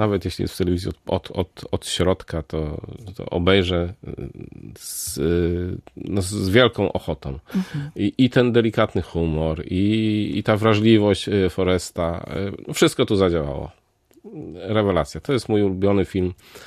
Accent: Stargard, West Pomeranian Voivodeship, Poland; bo pochodzę z Stargardu, chodziłem bardzo często

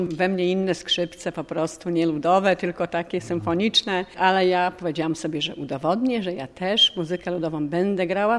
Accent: Stargard, West Pomeranian Voivodeship, Poland; Tak, urodziłam się w Stargardzie, wychowałam i całe to moje życie to był Stargard. Do Pyrzyc trafiłam w 1996 roku.

